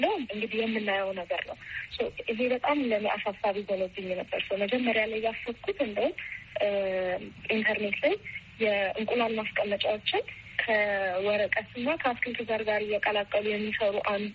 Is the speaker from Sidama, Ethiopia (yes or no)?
yes; Hawassa, Sidama, Ethiopia; እኔ ማለት ተወልጄ ያደግኩት ሐዋሳ ነው። ከሶስት ወቶች ጋር ነው ያደግኩት።